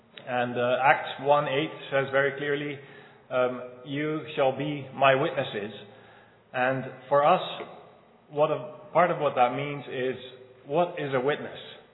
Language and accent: English; Tennessee, United States; now in Europe; And I said, "Well, I'm from Tennessee too."